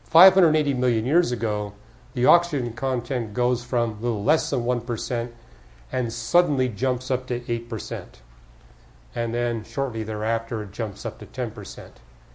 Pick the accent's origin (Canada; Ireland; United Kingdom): Canada; now in United States; So, matter of fact, things were pretty bad when I came here from Canada in 73.